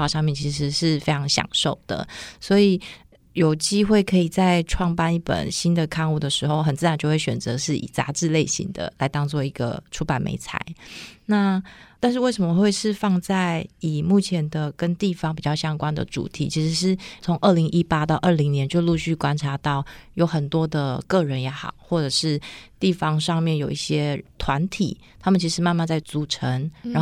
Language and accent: Chinese; Tainan, Taiwan; 因为我其实就是跟我过去的出生地有关，因为我本身是大台南人